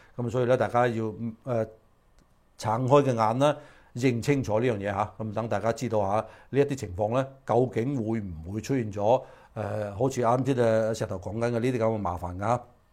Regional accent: China; born or raised there; now in Hong Kong

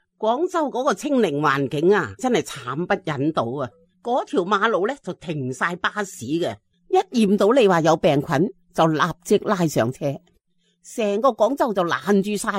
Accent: Hong Kong; 就以为我哋香港人搞事

